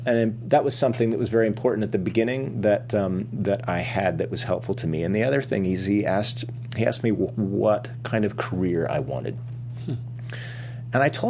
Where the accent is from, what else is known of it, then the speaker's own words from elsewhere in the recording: Fresno, California, United States; And mind you, I grew up in Fresno, California